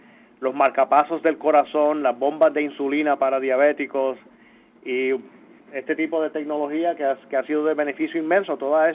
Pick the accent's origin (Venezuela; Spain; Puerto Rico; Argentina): Puerto Rico; Sí, nací en Puerto Rico, nacido y criado en Puerto Rico.